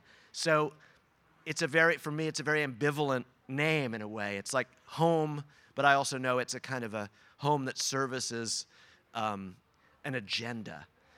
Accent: Brooklyn, New York, United States; It was a footnote, as far as I was concerned, that I was from Brooklyn. And then I made this kind of reversal that surprised and delighted me, where I went back and began living in Brooklyn

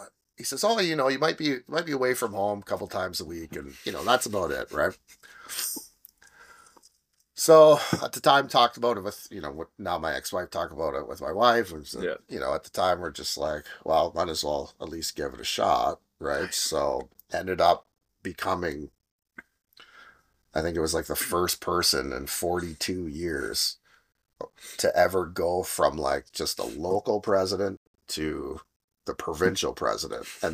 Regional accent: Sudbury, Ontario, Canada; and I'm from Sudbury, right?

